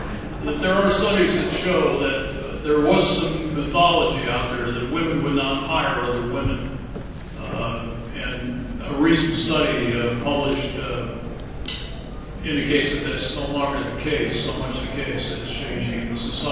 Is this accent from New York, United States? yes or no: yes; New York, United States; First Set, New York.